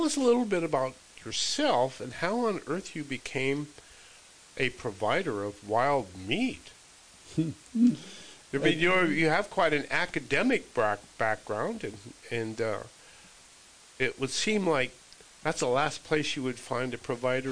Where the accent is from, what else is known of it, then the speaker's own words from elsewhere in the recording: Montana, United States; your host for this hour of What's Eating What. Folks, as a baby boomer growing up in Montana's Big Sky, I ate a lot of wild meat.